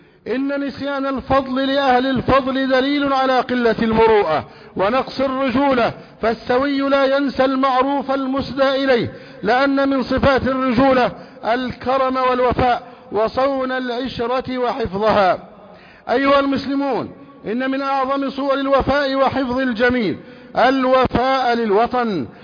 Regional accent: Egypt; بلدنا مصر

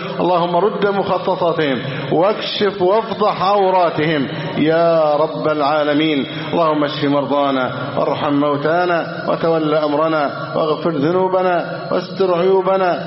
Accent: Egypt; اللهم احفظ بلدنا مصر أمنا أمانا

